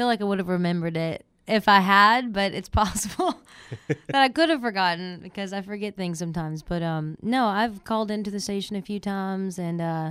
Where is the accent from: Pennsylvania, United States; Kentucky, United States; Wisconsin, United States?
Kentucky, United States; Barlow; I'm from Barlow, Kentucky, which is, via, like, a lot of people have been putting on stuff, and I'm from Monkey's Eyebrow, which is also true.